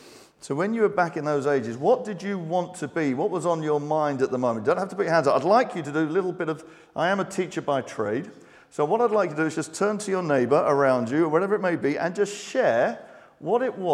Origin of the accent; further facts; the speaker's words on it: London, United Kingdom; when I was a little child, I grew up in London. I was born and raised in London.